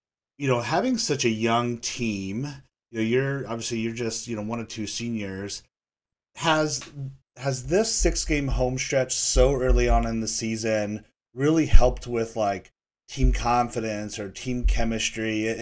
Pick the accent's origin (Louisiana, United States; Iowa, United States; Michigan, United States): Iowa, United States; Bluegrass; You know, I always like to joke, because I grew up in Bluegrass, Iowa, which is right across the river outside of Davenport